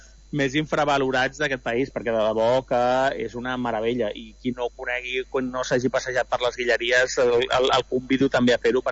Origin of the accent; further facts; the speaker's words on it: Barcelona, Catalonia, Spain; jo recordo com a barceloní i urbanita